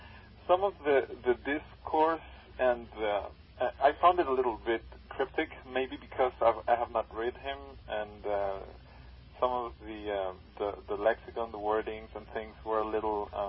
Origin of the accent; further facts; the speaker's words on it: Mexico City, Mexico; I am from Mexico City. I've been studying and traveling in different parts of the world.